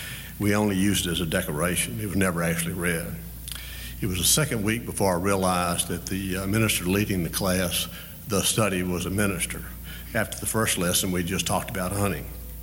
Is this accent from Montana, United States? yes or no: no; Jackson, Mississippi, United States; I grew up in Jackson, the oldest of 5 children, 4 boys and a girl.